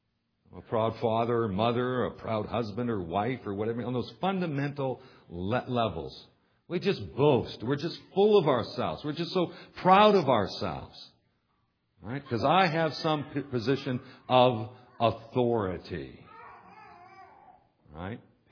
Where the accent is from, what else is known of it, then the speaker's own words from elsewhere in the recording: Canada; So I'm a Canadian.